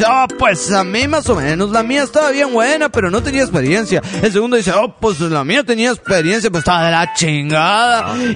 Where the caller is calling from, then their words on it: Tuxtla Gutiérrez, Chiapas, Mexico; de Tuxtla Gutiérrez, Chiapas, México.